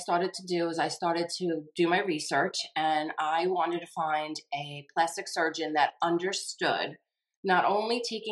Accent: Long Island, New York, United States; I'm from Long Island, New York.

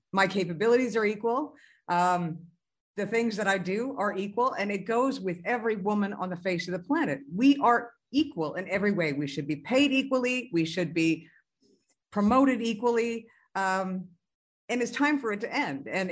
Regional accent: Canada; I mean, I'm Canadian, so money is very multicolored.

